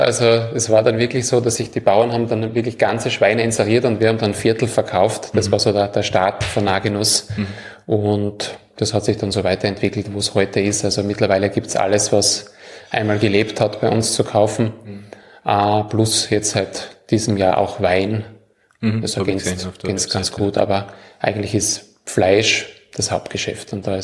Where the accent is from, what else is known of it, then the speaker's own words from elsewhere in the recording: Styria, Austria; now in Graz, Austria; Ich wohne jetzt schon seit 20 oder über 20 Jahren in Graz, aber davor haben wir auch in der Weststeiermark gewohnt.